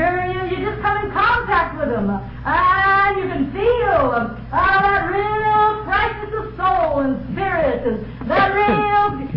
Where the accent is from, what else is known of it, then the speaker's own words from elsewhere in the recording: Oklahoma, United States; When I was a girl growing up in Oklahoma in the cotton patch, I learned all about dew.